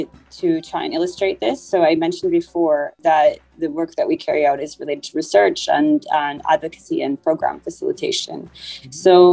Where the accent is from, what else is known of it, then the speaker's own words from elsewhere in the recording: Canada; also born or lived in Japan / United Kingdom / Singapore / Netherlands; I'm from Canada originally, but I've lived in many places, including Japan and the UK, Singapore and the Netherlands.